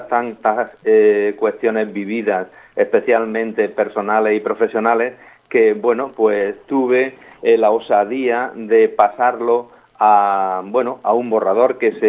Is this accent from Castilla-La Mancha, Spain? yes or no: no; Andújar, Andalusia, Spain; somos andaluces de Andújar en Jaén, a mi padre le tocó la emigración